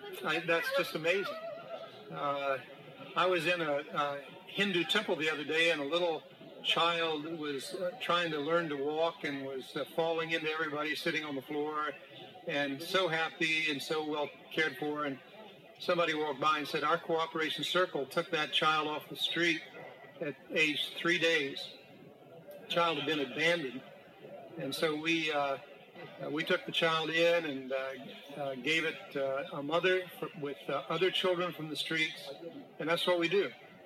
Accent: United States; For instance, I'm an American

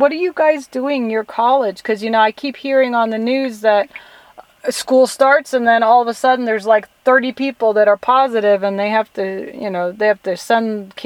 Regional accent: Germany; also born or lived in France; yeah, I was born in France and grew up in Germany.

